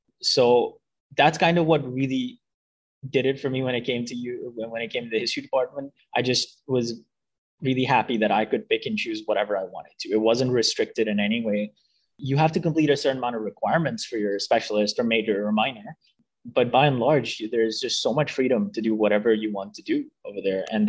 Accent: Karachi, Sindh, Pakistan; now in Canada; So I was an international student. I grew up in Karachi, Pakistan. I attended high school over here

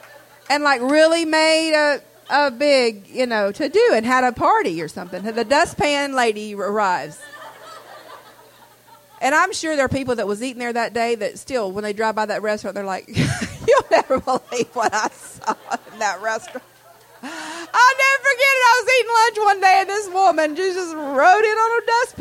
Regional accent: North Carolina, United States; I'm from the East Coast in North Carolina.

